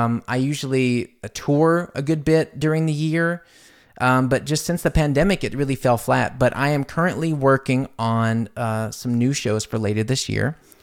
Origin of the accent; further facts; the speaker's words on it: New York, United States; I'm originally from New York.